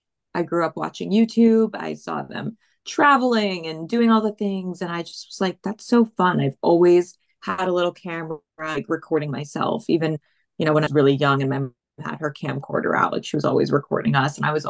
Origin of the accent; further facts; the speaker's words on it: New Jersey, United States; moved away as an adult; So I was born and raised in New Jersey, grew up there, stayed there for the first 18 years of my life.